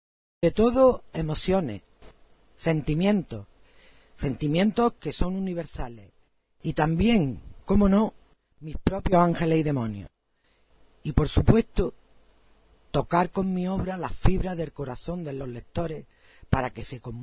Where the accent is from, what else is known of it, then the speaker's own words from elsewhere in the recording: Luque, Andalusia, Spain; mi pueblo natal, Luque, en la provincia de Córdoba